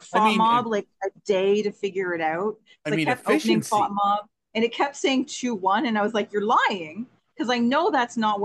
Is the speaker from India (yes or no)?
no; Canada; I'm starting to feel a little bit picked on as a Canadian soccer fan.